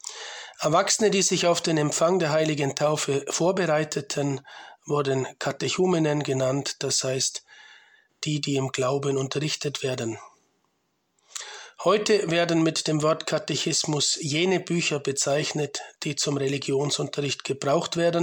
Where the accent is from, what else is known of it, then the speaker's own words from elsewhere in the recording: Bayreuth, Bavaria, Germany; now in Liechtenstein; Komme aus Deutschland ursprünglich, bin in der Diaspora geboren, aufgewachsen in Bayreuth in Oberfranken. Geboren 1977 am 3.6.